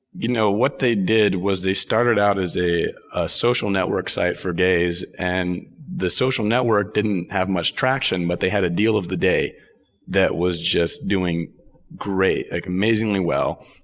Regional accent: Texas, United States; You know, I was born and raised in Texas, kind of grew up thinking I wanted to go into government national security area

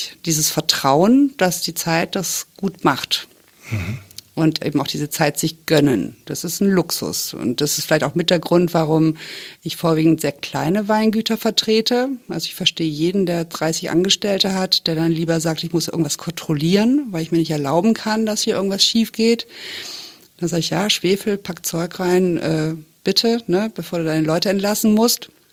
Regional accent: France; also born or lived in Germany; meine Herkunft, ich bin wirklich deutsch, aber ich bin in Frankreich aufgewachsen. Also mein Herz ist wirklich halb französisch.

